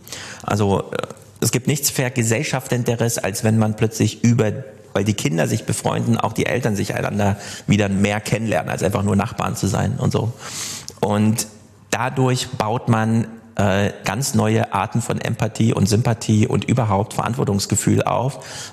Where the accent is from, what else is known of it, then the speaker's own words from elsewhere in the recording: Jena, Thuringia, Germany; ich komme aus Jena, das ist das München des Ostens, wie man immer so sagt, ja, 25% der Stadt sind einfach Studenten